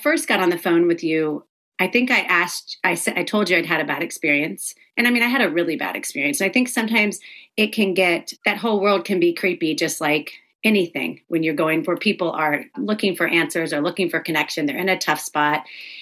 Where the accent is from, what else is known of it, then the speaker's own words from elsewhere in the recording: the South, United States; it's interesting because I grew up in the South, so a lot of my friends are very strong Christians